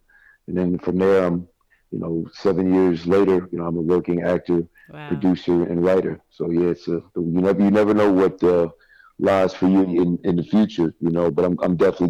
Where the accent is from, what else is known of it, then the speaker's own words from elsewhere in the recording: Virginia, United States; now in Miami, United States; I'm from Virginia, but my permanent residence is in Miami.